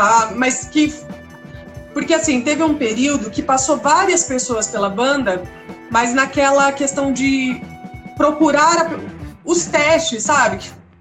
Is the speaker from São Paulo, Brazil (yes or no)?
yes; Santo André, São Paulo, Brazil; now in São Caetano do Sul, Brazil; Eu sou de Santo André, hoje eu moro em São Caetano, que tá aqui no mesmo miolo, né?